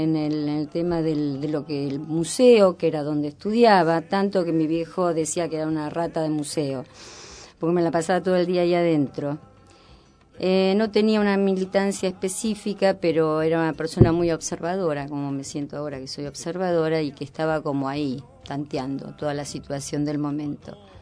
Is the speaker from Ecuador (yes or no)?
no; La Plata, Buenos Aires Province, Argentina; born there; yo soy nacida en La Plata, un lugar que en la década del 70 tuvo como, fue muy nombrado.